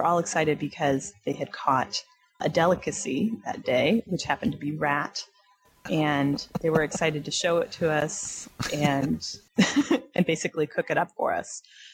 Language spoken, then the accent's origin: English; United States; And since I'm from America, I found it very fascinating.